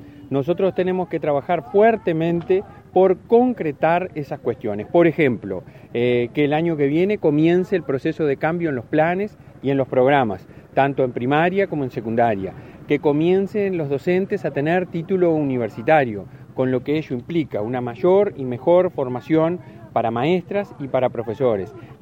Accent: Uruguay; saber que tenemos que sentirnos orgullosos como uruguayos

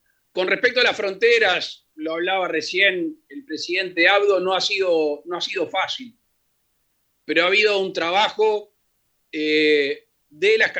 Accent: Uruguay; nosotros como uruguayos

